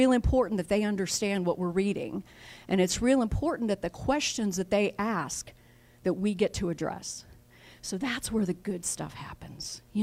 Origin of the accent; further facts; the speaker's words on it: Pittsburgh, Pennsylvania, United States; I live in the South now, so I say y'all, but I am from Pittsburgh.